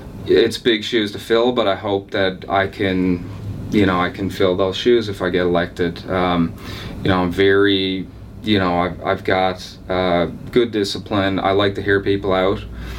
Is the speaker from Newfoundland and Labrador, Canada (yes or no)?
yes; Newfoundland and Labrador, Canada; I grew up in Newfoundland